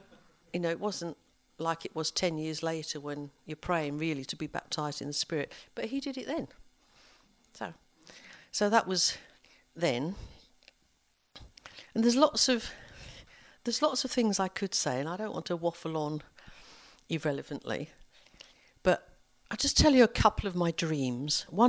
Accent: Southend-on-Sea, East of England, United Kingdom; From the end of Southend Pier, which is where we grew up in Essex

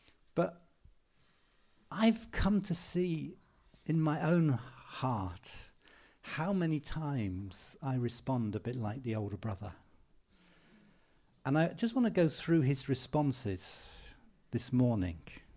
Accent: United Kingdom; But we're British.

